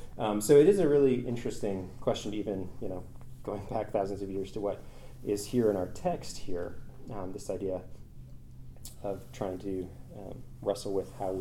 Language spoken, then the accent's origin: English; Canada; I come from Canada originally